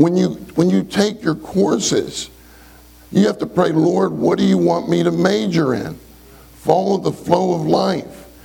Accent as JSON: {"language": "English", "town": "Pittsburgh", "region": "Pennsylvania", "country": "United States", "tie": "born or raised there", "said": "You know, we didn't have bottled water when I grew up. I grew up in Pittsburgh."}